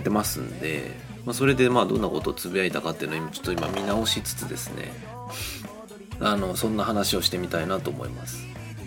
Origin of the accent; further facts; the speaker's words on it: Gifu, Japan; 僕は出身がその辺なんですね。岐阜県の多治見の高校に通ってたんですけど、住んでるところは多治見じゃなかったんですけど、多治見まで、歩いて1分とかぐらいの、その多治見とギリギリの境のところに住んでたんですけど